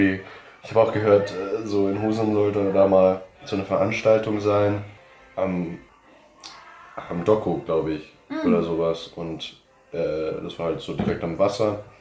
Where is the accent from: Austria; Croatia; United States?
United States; New Orleans, Louisiana; now in Germany; von der Kultur her würde ich sagen, dass es da fehlt vieles, also von New Orleans hierher halt.